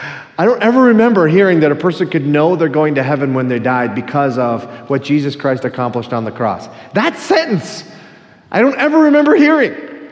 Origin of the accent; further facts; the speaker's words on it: Minnesota, United States; I'm from the Iron Range, we don't do this, this is weird.